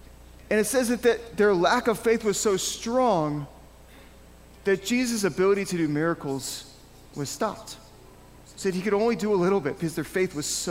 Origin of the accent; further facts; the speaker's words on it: St. Louis, Missouri, United States; also born or lived in Cincinnati, United States / Atlanta, United States; I was born in Cincinnati, Ohio, and I lived there for a whole 6 months, and then I moved to Atlanta. And I lived on Delk Road for a whole 18 months. Then I moved to St. Louis with my family, because I'm still 2 years old. And we lived there for 12 years